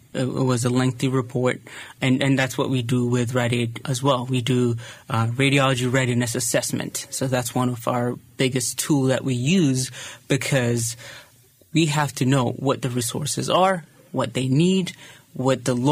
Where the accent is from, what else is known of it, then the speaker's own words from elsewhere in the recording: Ethiopia; yeah, I grew up in Ethiopia. I knew what it means not to have a lot of things, but to go back as a professional, especially working in healthcare